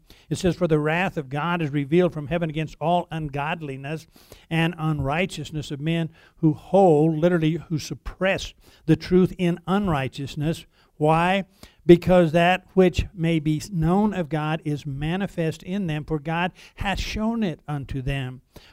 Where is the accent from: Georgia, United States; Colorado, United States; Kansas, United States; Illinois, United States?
Colorado, United States; I said, I'm from here in the San Luis Valley. And they say, you've never been anywhere else? And I said, if you're born in the right place, you don't have to move.